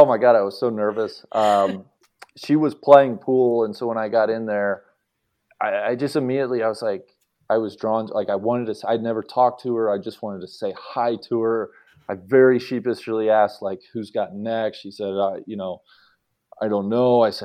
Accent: Cincinnati, Ohio, United States; I grew up in Cincinnati, did a couple very, you know, those week-long clinics

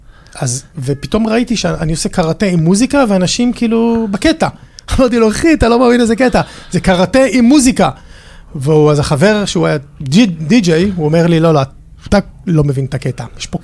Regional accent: Nahariya, Northern District, Israel; now in Tel Aviv, Israel; ואז הגעתי לנהריה, אני מנהריה במקור, לא הסתדרתי כל כך בנהריה, כי לא, אז בתור ילד היו לי חלומות גדולים. ואז הגעתי לתל אביב

